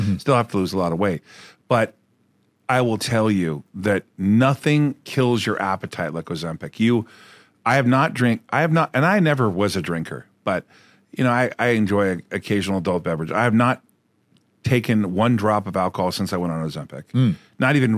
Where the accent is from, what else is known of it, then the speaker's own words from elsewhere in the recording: California, United States; now in Las Vegas, United States; I grew up in Orange County, California, for 46 years, and for me to decide to move to Vegas was a big deal.